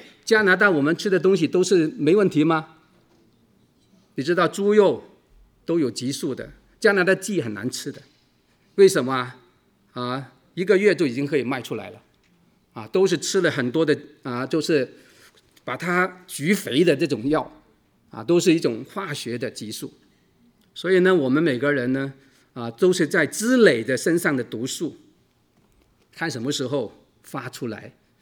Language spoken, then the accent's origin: Chinese; Guangdong, China; 我们广东人呢叫做一讲到死字呢就用广东话叫大吉利是